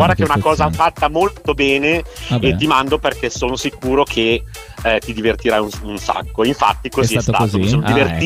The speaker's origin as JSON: {"language": "Italian", "town": "Varese", "region": "Lombardy", "country": "Italy", "said": "Allora, vengo da Varese, ho 54 anni."}